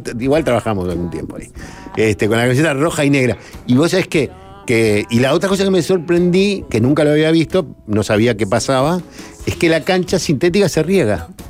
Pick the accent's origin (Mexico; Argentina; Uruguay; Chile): Uruguay; Pero yo soy un uruguayo, soy patriota.